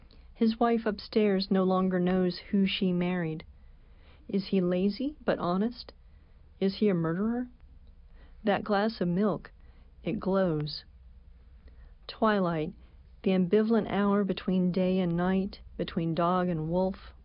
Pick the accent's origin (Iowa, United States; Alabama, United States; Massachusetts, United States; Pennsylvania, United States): Alabama, United States; I think my next appearance is at the Alabama Book Festival next month. I'll be going back home and my accent will return.